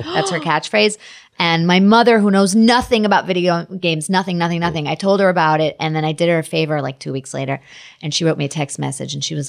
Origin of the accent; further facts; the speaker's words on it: Germany; I'm German. I was born in Germany.